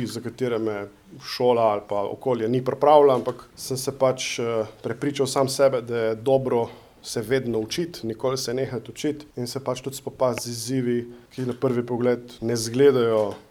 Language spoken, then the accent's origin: Slovenian; Ajdovščina, Goriška, Slovenia; jaz sem iz Ajdoščine doma. V Ajdoščini je vedno bil prisoten precej močen aeroklub in športno letališče.